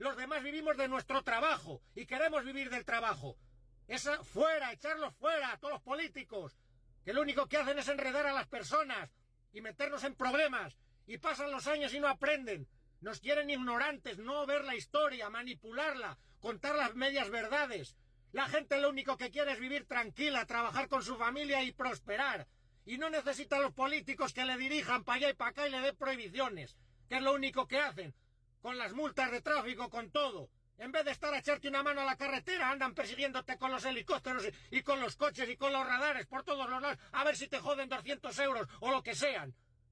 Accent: Spain; Aquí somos españoles, castellanos, leoneses o cada uno en su tierra

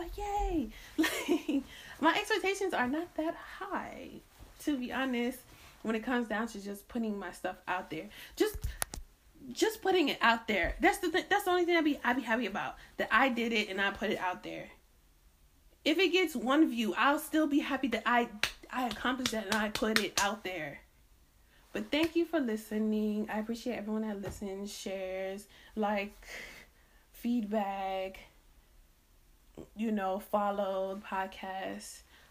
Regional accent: United States; I grew up in America also, just to add that.

